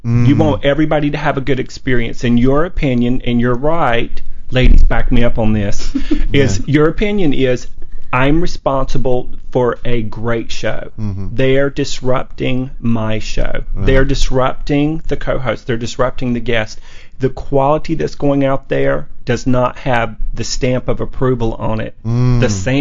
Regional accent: North Carolina, United States; So I grew up in North Carolina, and with the outhouse and no running water.

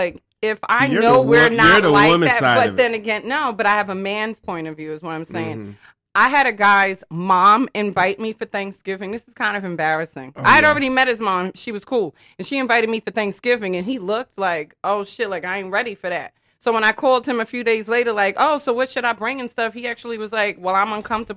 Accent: Bronx, New York, United States; Well, I'm from the Bronx.

